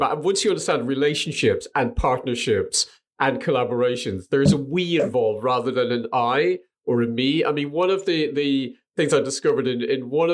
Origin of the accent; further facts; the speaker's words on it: Ireland; because we always assume that networkers, being Irish, and I do this without even thinking, I talk a lot